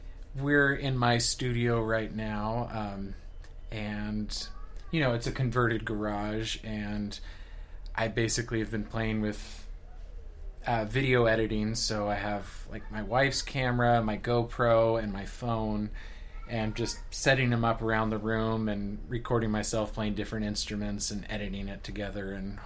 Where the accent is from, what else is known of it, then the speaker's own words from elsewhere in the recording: California, United States; now in Alameda, United States; I grew up on the mean streets of Marin County.